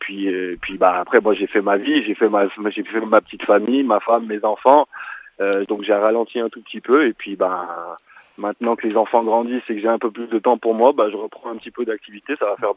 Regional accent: Lyon, Auvergne-Rhône-Alpes, France; now in Switzerland; originaire de Lyon à la base, je suis français, mais avec la double nationalité

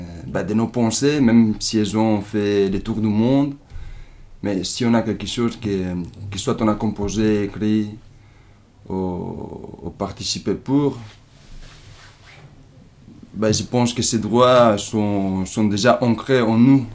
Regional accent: Italy; now in Brussels, Belgium; je suis italien, j'habite à Saint-Gilles, à Bruxelles. Là, j'ai 31 ans

